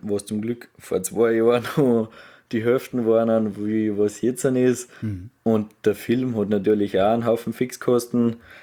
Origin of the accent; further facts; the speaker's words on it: Salzburg, Austria; weil ich komme aus Salzburg